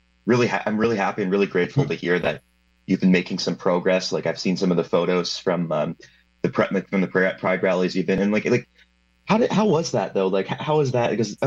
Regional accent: Canada; I don't really have a large frame of reference even as a Canadian

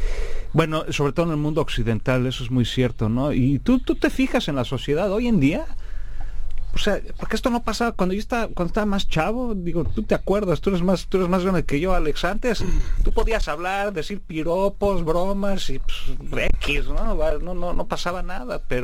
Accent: Mexico; now in Vancouver, Canada; Y yo como mexicano en Canadá, no sé cómo nos vean.

